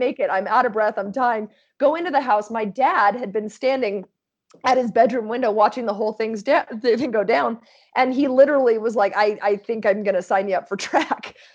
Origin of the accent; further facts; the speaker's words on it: Washington, United States; Washington State. Yeah, Washington State. So, but pretty rural Washington State, small town of 1,500 people.